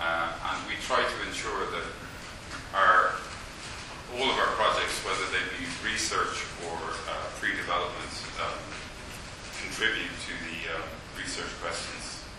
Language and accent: English; Ireland; I'm from Ireland, obviously.